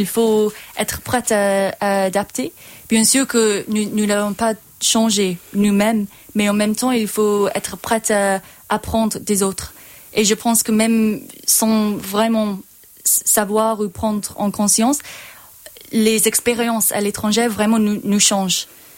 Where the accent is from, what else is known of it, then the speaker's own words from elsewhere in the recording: Ireland; French is a second language; quand je suis rentrée chez moi en Irlande, après avoir passé un an dans des autres pays